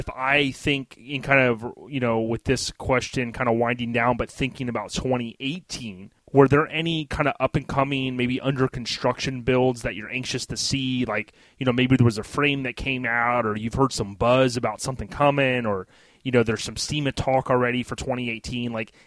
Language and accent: English; Florida, United States; When we were growing up in Florida, we're like, oh snap, Florida's on the map.